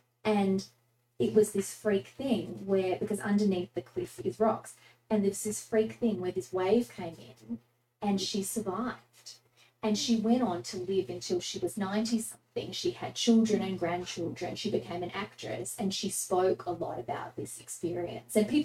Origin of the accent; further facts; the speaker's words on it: Australia; as an Australian